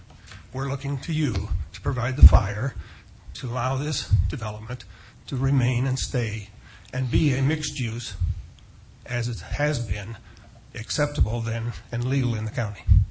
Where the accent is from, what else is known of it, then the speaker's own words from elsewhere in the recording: Golden, Colorado, United States; I'm actually from Golden, Colorado.